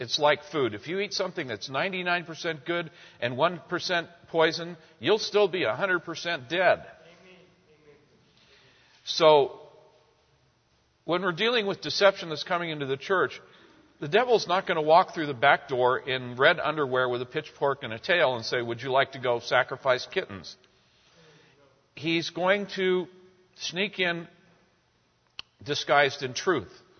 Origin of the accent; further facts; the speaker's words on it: California, United States; I'm from California, and it seems like every other person, including most of your neighbors, thought they were Jesus.